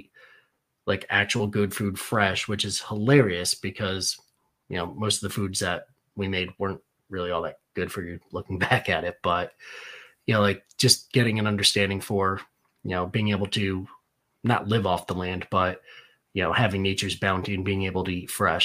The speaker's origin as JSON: {"language": "English", "town": "Danbury", "region": "Connecticut", "country": "United States", "tie": "born or raised there", "said": "So I grew up in Danbury, Connecticut, which some people know, some don't."}